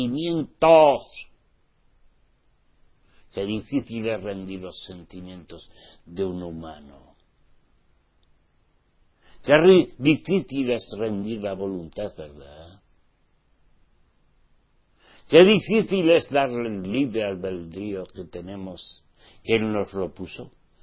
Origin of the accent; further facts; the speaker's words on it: Spain; Claro, será porque somos españoles, será por eso.